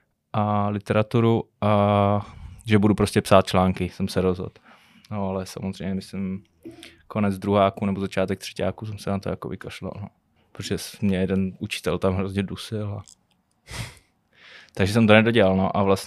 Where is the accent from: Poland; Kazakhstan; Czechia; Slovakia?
Czechia; Děčín, Ústí nad Labem Region; moved away as an adult; Ze Sudet. Z Děčína. Tam jsem vlastně vyrůstal a bydl jsem tam do svých 23 let. Jo, do 23 let. Takže tak, no, ze severu.